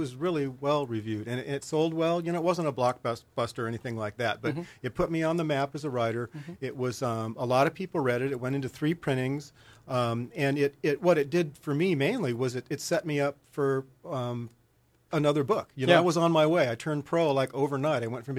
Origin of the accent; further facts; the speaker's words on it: Tustin, California, United States; You know, I was I grew up in Tustin, California, just inland, just a few miles.